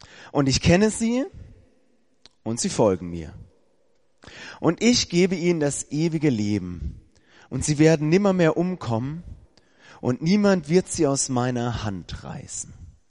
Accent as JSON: {"language": "German", "region": "Baden-Württemberg", "country": "Germany", "said": "Ich komme aus Baden-Württemberg, aus Südbaden."}